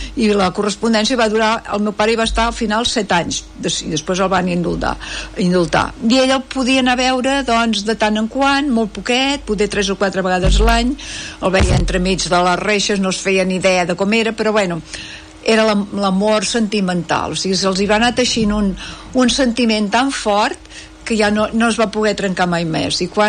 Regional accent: Vallmoll, Catalonia, Spain; also born or lived in Manresa / Barcelona; jo sóc de Vallmoll, de Manresa, i molts anys de Barcelona, però una miqueta repartida per tot arreu.

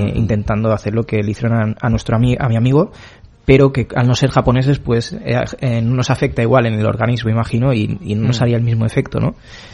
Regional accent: Spain; ¿De dónde eres? ¿Soy de España?

